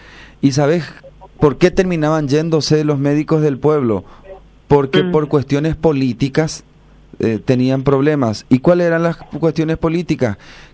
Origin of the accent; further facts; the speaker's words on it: San Pedro, Paraguay; me recuerda tanto a mi infancia cuando vivía en San Pedro.